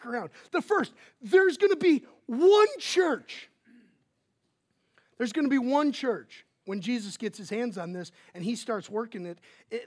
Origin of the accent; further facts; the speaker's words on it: Wisconsin, United States; because he's from Wisconsin and I'm from Wisconsin, and we just clicked.